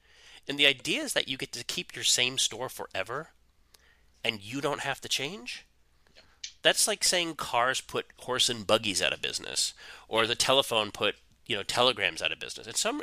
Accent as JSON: {"language": "English", "region": "New England", "country": "United States", "said": "So I'm from the East Coast. I'm from New England."}